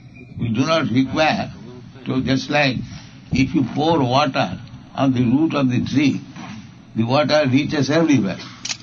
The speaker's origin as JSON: {"language": "English", "country": "India", "second_language": "English", "said": "Otherwise, I'm Indian, I'm poor man."}